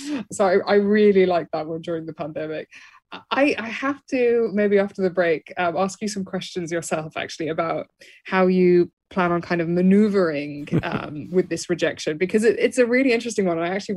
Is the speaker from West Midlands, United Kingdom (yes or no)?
yes; Birmingham, West Midlands, United Kingdom; because, you know, I was raised in Birmingham, England.